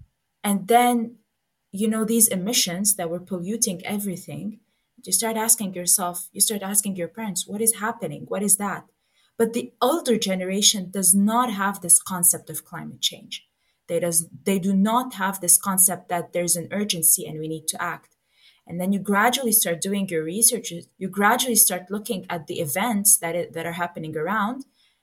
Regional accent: Beirut, Beirut Governorate, Lebanon; I mean, growing up in Beirut, studying at the American University was for me like a way to look beyond this horizon

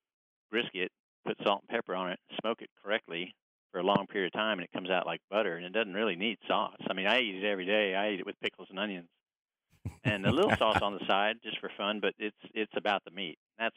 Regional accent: Dallas, Texas, United States; I grew up in East Texas, the Dallas area, and that was not dissimilar from Southern barbecue, and it was a lot of pig and sauce.

